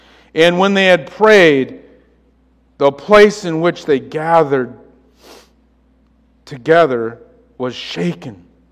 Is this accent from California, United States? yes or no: yes; California, United States; Well, as you know, I came from California. Anyway, land of earthquakes.